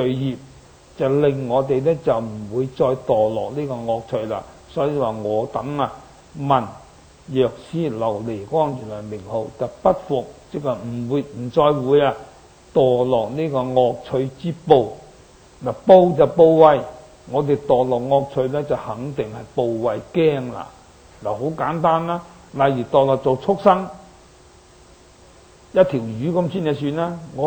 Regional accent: Guangdong, China; 我哋廣東人有句話，廣東就有三寶。

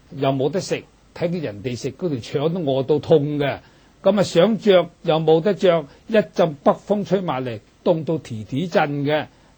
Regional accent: China; 尤其是我哋中国人啊，好多嗰啲迷信嘅

